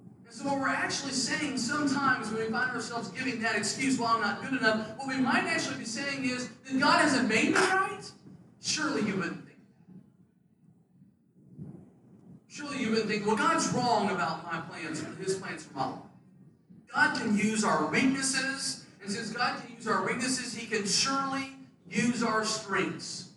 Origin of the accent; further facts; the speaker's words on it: United States; yes, I'm an American, but I'm part of a greater kingdom that goes well beyond that.